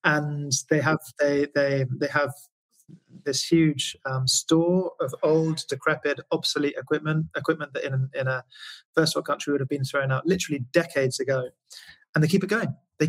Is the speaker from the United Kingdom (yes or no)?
yes; United Kingdom; I'm British, right? As you hear from my accent.